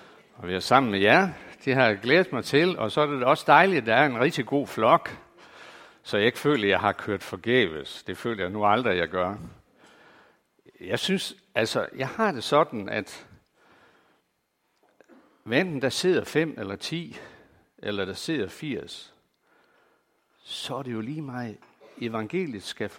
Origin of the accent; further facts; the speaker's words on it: Skive, Central Denmark Region, Denmark; jeg er født og opvokset i Skive i 1950, så jeg tilhører det grå guld, som mange af jer gør også. Jeg kommer fra et arbejderhjem med tilknytning til KFM-spejderne, KFM og K og Indre Mission.